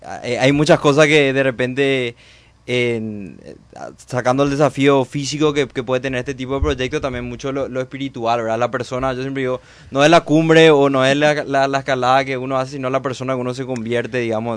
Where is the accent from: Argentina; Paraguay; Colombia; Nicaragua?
Paraguay; soy el primer paraguayo